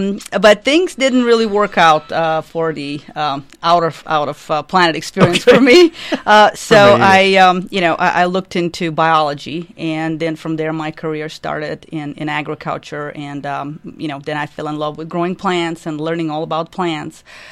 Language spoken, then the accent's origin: English; Bulgaria; moved away as an adult; now in United States; I am from Bulgaria. I grew up in Bulgaria.